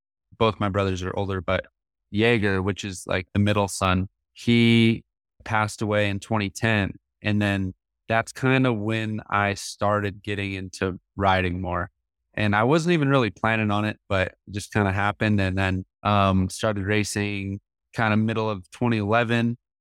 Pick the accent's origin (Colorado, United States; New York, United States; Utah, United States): Utah, United States; Cedar City; also born or lived in St. George / Las Vegas; I was born in St. George, lived in Cedar when I was a kid, Cedar City, Utah. I didn't live there long enough.